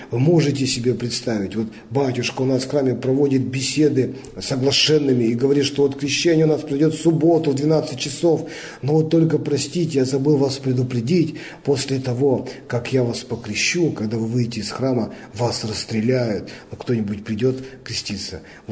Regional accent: Russia; born there; Нам очень повезло всем, дорогие братья и сестры, что мы родились в России.

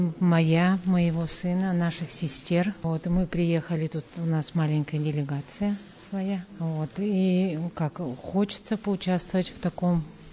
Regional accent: Pyt-Yakh, Khanty-Mansi Autonomous Okrug, Russia; Мы приехали из маленького города Пытьяха, Ханты-Мансийского автономного округа.

